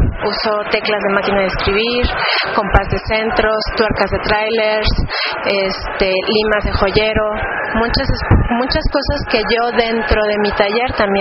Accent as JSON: {"language": "Spanish", "town": "Taxco", "region": "Guerrero", "country": "Mexico", "tie": "born or raised there", "said": "Yo soy originaria de Taxco."}